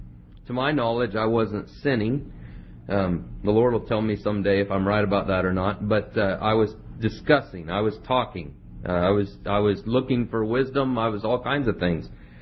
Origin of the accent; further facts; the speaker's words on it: Kansas, United States; I'm from Kansas. I should know these things, right? The beef country.